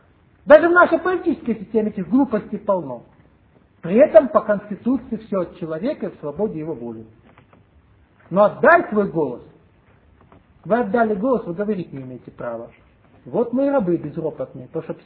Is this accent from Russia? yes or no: yes; Vorkuta, Komi Republic, Russia; А я из Воркуты. Приезжайте к нам в гости.